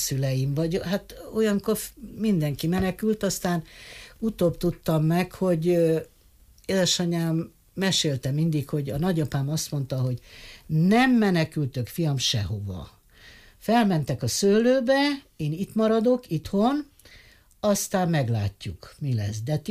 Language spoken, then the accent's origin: Hungarian; Bistrița, Bistrița-Năsăud, Romania; moved away; also born or lived in Beclean; Na, szóval tény az, hogy Betlemben születtem, de talán olyan 5 éves korom tájékában már Besztercére költöztünk.